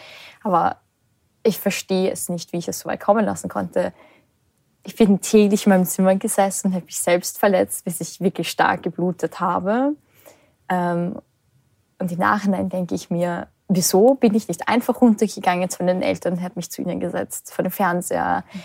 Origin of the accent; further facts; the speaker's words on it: Lower Austria, Austria; Genau, ich komme aus dem Waldviertel.